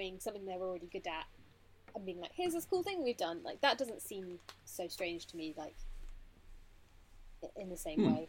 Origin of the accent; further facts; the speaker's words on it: England, United Kingdom; I'm English